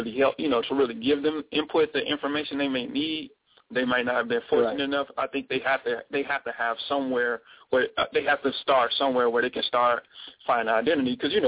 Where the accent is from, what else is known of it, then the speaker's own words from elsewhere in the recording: Chicago, Illinois, United States; if all I see is growing up in a neighborhood like I did in Chicago, growing up in Inglewood, you know, I saw some of the most, you know, just some a lot of bad stuff.